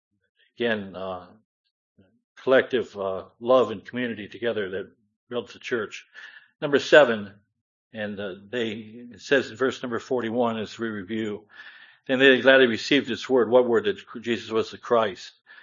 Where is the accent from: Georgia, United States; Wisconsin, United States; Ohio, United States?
Ohio, United States; I grew up in Amish country in Northeast Ohio